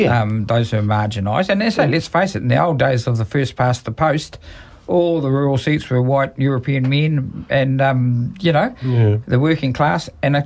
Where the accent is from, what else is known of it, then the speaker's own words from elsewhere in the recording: Canada; I came from Canada, and for reasons too easily identified, I'm not considered by them to be an immigrant.